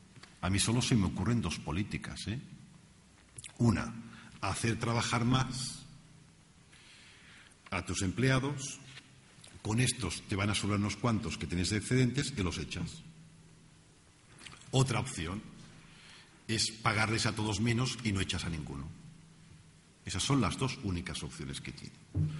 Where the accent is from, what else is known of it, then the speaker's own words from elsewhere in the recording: Spain; nosotros como españoles y europeos sentimos que nuestro Estado como proveedor de bienestar es distinto al norteamericano